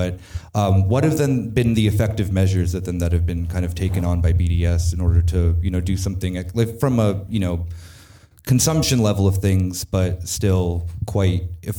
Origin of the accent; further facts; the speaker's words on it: United States; God, I hate being American.